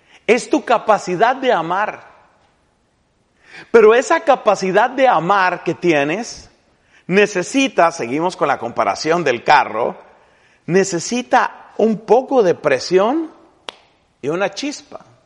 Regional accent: Colombia; La primera santa canonizada en mi país, Colombia, se llama Laura Montoya.

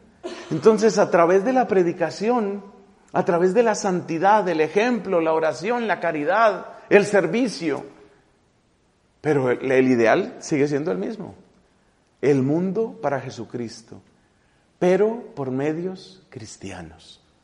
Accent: Colombia; en ese rincón, que es un rincón del departamento, en mi país, del departamento de Boyacá

